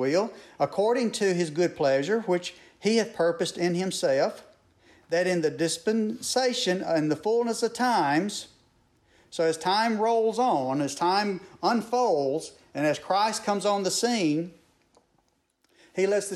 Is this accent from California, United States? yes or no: no; Mississippi, United States; I'm from North Mississippi, but when I was growing up on the road I lived on, there were probably three sets of Smiths up and down the road that I lived on